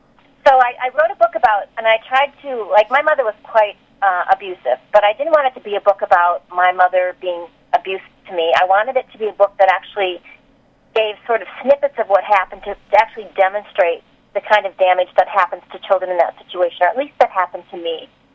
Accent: Iowa, United States; I'm from the eastern side of Iowa, so I've been traveling around to your neck of the woods

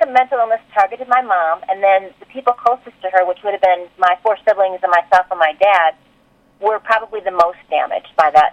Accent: Iowa, United States; I'm from the eastern side of Iowa, so I've been traveling around to your neck of the woods

